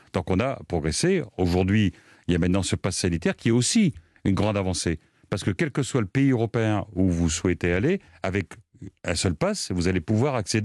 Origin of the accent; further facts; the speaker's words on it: Hauts-de-France, France; moi je suis originaire du Nord, j'ai fait tout mon parcours professionnel dans le Nord, je connais très bien ce département